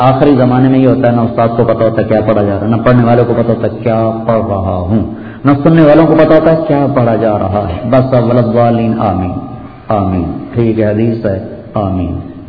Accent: Multan, Punjab, Pakistan; میرا ضلع ملتان ہے

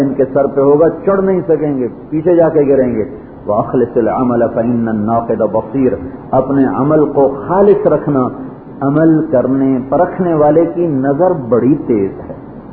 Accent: Punjab, Pakistan; میں نے میرا گاؤں ملتان کے ساتھ ہے

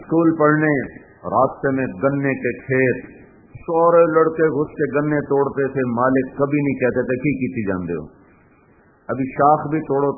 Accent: Punjab, Pakistan; وہاں سے میرا گاؤں تھا 19 کلومیٹر

